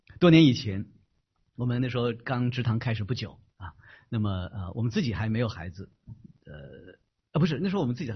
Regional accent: China; 原谅，因为我来自中国，我们大家都是中国人

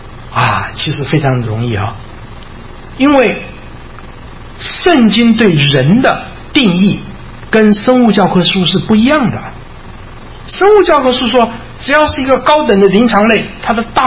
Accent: Taiwan; 我从台湾来的，所以我写这个猿是写这个猿字哈。

